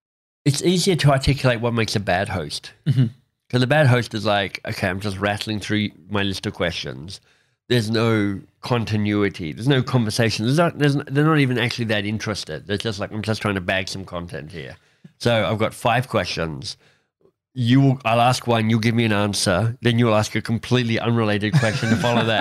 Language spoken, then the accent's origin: English; Canada; Well, as a Canadian, I don't know.